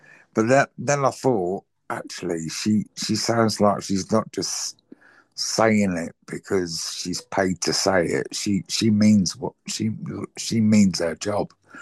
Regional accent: Harrow, London, United Kingdom; also born or lived in Woolwich; I was born in London. In Woolwich, and I kind of grew up for the first 15 years in Middlesex, in Harrow, and well, Stanmore. And it sounds really posh because it's a Jewish area, but I was in the council estate

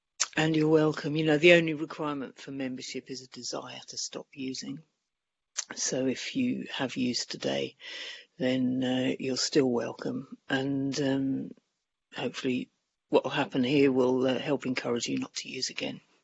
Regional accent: England, United Kingdom; I'm English and I live in England. So I live in England now, but I was working in Spain then.

